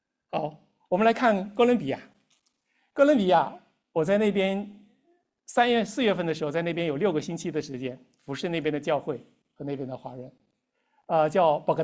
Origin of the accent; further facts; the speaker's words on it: Northeast China, China; 我是东北人，所以我在玻利维亚包了4次饺子